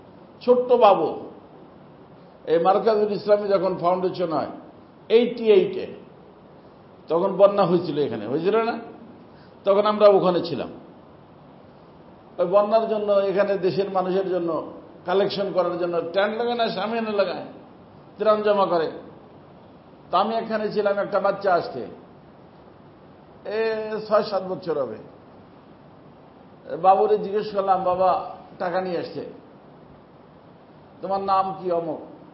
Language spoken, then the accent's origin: Bangla; Bangladesh; আমি বাংলাদেশি, আমি কি মুসলমান 1 নম্বরে, 2 নম্বরে বাংলাদেশি